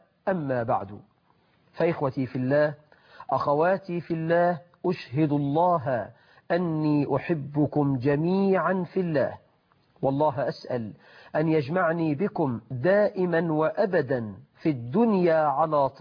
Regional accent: Egypt; بلدنا مصر

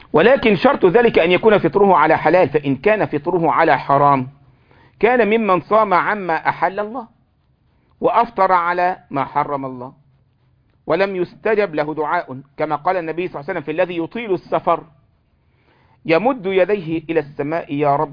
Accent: Egypt

